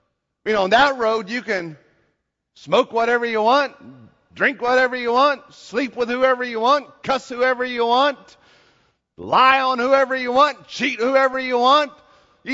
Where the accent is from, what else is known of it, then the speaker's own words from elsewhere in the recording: Mosheim, Tennessee, United States; I was born in Baileyton or Mosheim. I mean, that's the way we do it. We slow it down enough so that you can understand it. It's just part of where I was raised.